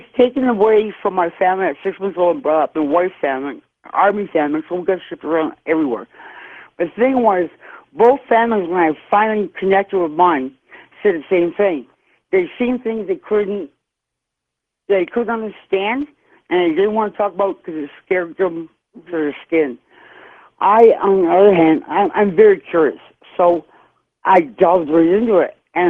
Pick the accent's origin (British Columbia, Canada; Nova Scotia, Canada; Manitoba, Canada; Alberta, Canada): Manitoba, Canada; Churchill; born there; I'm First Nations. I'm Dene. I was born in Churchill, Manitoba.